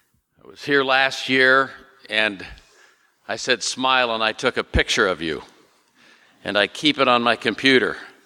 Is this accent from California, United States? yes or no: yes; Oakland, California, United States; I grew up in part near the ocean. I grew up in Oakland, California.